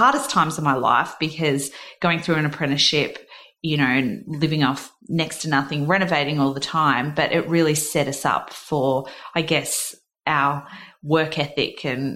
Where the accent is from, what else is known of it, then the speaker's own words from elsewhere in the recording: Albury-Wodonga, Australia; I grew up in Albury, Wodonga, so from the country, and that's where I met my husband, Josh.